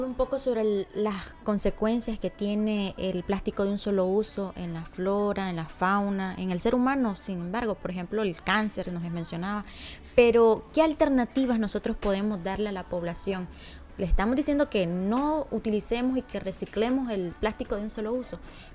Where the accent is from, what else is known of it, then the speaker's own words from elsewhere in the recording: Nicaragua; es una práctica culturalmente que se nos hace difícil como los nicaragüenses